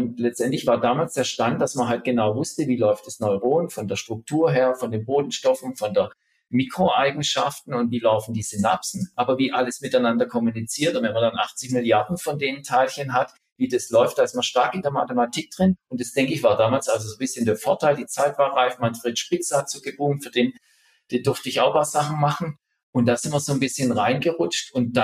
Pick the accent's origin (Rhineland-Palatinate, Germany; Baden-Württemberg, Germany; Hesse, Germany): Baden-Württemberg, Germany; Also ich komme aus dem Raum Stuttgart.